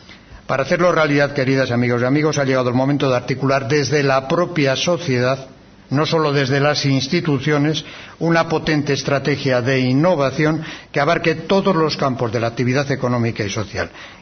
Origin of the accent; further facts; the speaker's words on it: Basque Country, Spain; somos hoy los vascos unos privilegiados